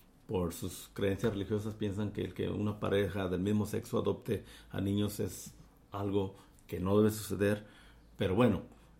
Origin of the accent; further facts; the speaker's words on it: Mexico; yo siempre caigo a lo mismo, como mexicano